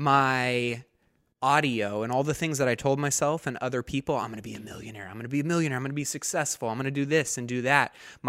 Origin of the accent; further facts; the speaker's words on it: Antelope, California, United States; also born or lived in Roseville; born and raised in Sacramento area, in Antelope and then out into Roseville.